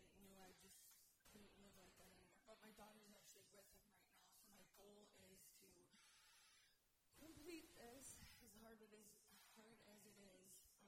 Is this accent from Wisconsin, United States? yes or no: yes; Lomac, Wisconsin, United States; A little town called Lomac, Wisconsin.